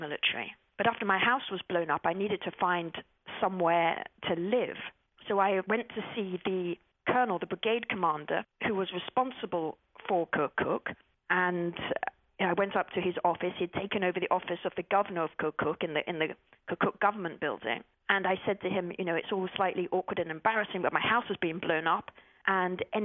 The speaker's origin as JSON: {"language": "English", "region": "England", "country": "United Kingdom", "said": "from England"}